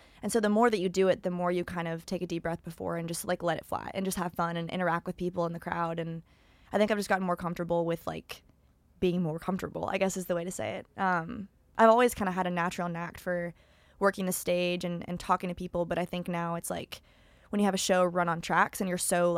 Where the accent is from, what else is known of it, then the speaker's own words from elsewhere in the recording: Florida, United States; also born or lived in Wisconsin; I always say I'm from Florida, but I spent a lot of time in so many different cities throughout my childhood.